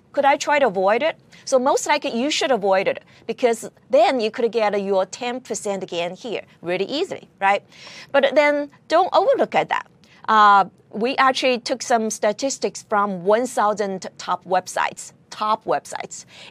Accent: California, United States; You may actually maybe go through California. That's actually where my hometown is.

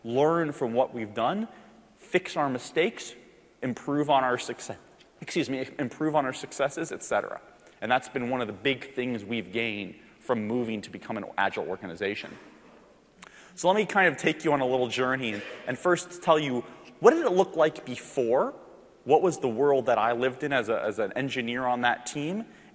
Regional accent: Miami, Florida, United States; moved away as an adult; now in Seattle, United States; I'm from the States, obviously. Originally from Miami, Florida, where I lived for most of my life until I came out to Seattle to work for Microsoft right out of college.

